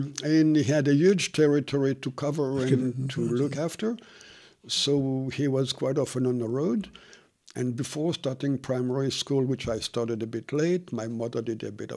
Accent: Madagascar; I feel I was lucky to be born on the island of Madagascar. Why? Because it's a different country from my citizenship. Both of my parents were Swiss. So I grew up in a different land in basically Africa, even though Madagascar is an island.

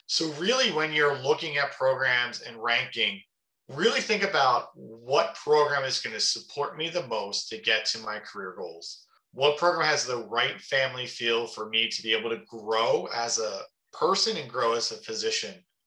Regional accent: Philadelphia, Pennsylvania, United States; moved away as an adult; So I'm born and raised in Philadelphia, huge Philadelphia sports fan, have just never left the city till I moved to rural Pennsylvania.

